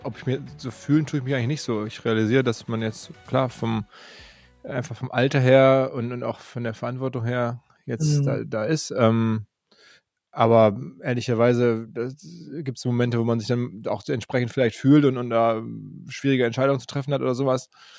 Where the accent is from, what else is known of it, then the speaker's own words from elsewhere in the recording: Essen, North Rhine-Westphalia, Germany; now in Hamburg, Germany; ich komme aus Essen